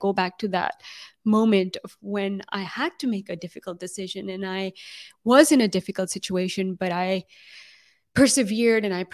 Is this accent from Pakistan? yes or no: yes; Pakistan; deciding as a Pakistani Muslim woman to marry a Norwegian, it was a big decision for me to make, given that I was very close to my family and very connected to my culture and where I come from.